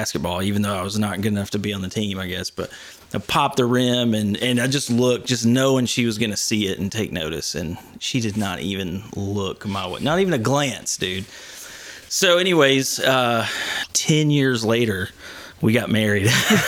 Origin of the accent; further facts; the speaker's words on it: Vernon, Kentucky, United States; Yeah, man. A Kentucky Mountain boy. Vernon, Kentucky.